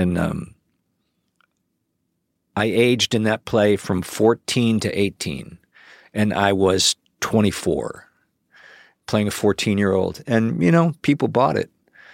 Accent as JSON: {"language": "English", "town": "Cleveland", "region": "Ohio", "country": "United States", "tie": "born or raised there", "said": "I grew up in Cleveland."}